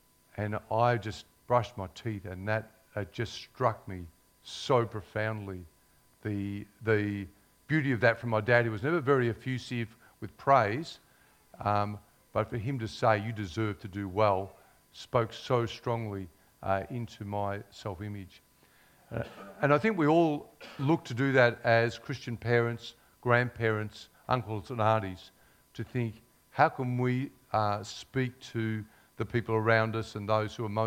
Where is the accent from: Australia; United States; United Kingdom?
Australia; Ballarat, Victoria; I'll just recount one thing that I recall growing up in Ballarat.